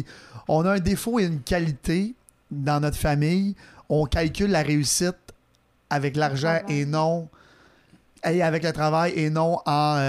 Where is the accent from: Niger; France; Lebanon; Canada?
Canada; Sainte-Martine, Quebec; Ben oui, moi je viens de Sainte-Martine